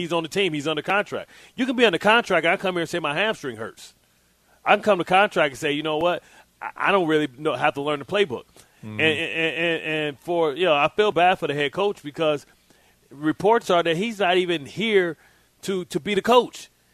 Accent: Detroit, Michigan, United States; I don't know if you know this, but I'm from Detroit too, so I share in your misery.

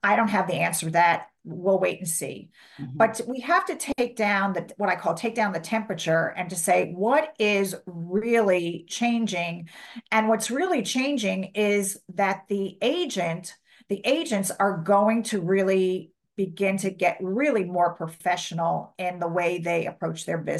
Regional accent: New York, United States; moved away as an adult; now in Cleveland, United States; I came from the East Coast. I came from New York, came to Cleveland because of a job, and that job went away because we were on one of our recessions.

